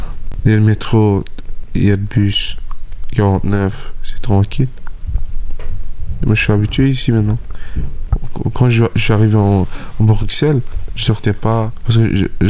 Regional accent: Sofia, Sofia City, Bulgaria; French is a second language; Je viens de la Bulgarie, qui s'appelle Sofia. Je suis bulgare musulman, je suis pas bulgare chrétien. Je suis pas gaoli.

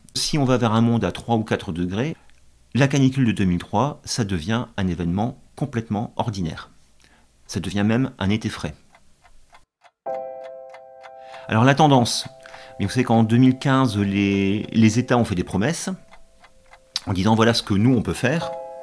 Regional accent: Lille, Hauts-de-France, France; born there; parce que je suis né à Lille, voilà.

